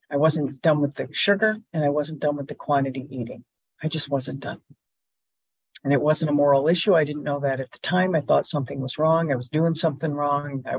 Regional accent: Michigan, United States; I'm not a California girl. I'm a Midwestern girl. I'm from Michigan.

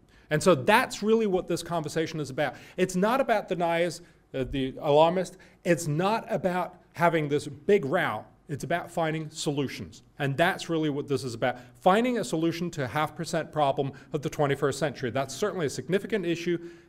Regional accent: Denmark; I'm from Denmark, maybe we'd like a little more heat

